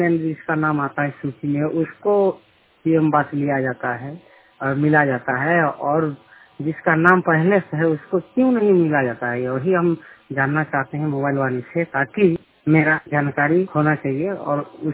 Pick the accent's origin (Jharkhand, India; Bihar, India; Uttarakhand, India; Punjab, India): Jharkhand, India; Bokaro; मैं बोकारो झारखंड के रहने वाला हूँ, बोकारो जिला गिरडीह प्रखंड गैसंदा पंचायत।